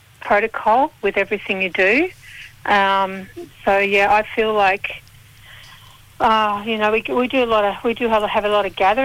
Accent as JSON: {"language": "English", "town": "Sydney", "region": "New South Wales", "country": "Australia", "tie": "born there", "said": "I'm a Darug woman, Darug Darawal, and I was born in Sydney. And I have to acknowledge that I'm talking to you today from the beautiful Bundjalung country in the northern New South Wales coast."}